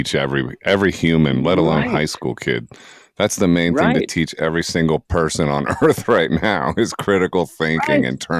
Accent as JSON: {"language": "English", "region": "New York", "country": "United States", "said": "Well, I'm a New Yorker, so I was like always over in Philly."}